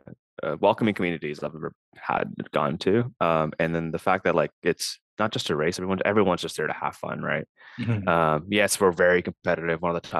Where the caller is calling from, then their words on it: Dallas, Texas, United States; I am in Texas. Okay. I'm in the suburbs of Dallas.